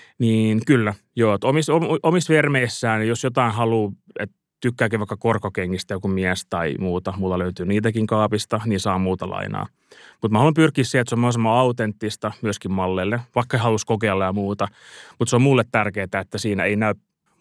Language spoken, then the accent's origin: Finnish; Helsinki, Uusimaa, Finland; mä oon helsinkiläinen